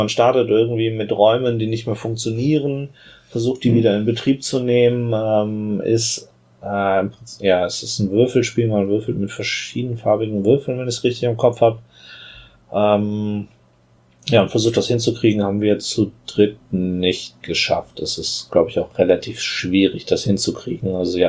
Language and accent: German; Germany; Wir kommen aus Deutschland. Ja, dann guckt euch mal die Rückseite an, da ist Berlin drauf.